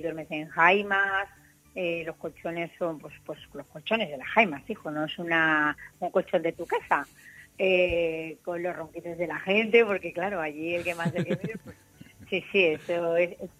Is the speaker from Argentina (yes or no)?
no; Valencia, Valencian Community, Spain; born there; nací aquí, eso dicen que yo nací aquí, sí, tengo algo de sangre canaria, mi padre es de las Palmas de Gran Canaria, pero yo soy nacida aquí en Valencia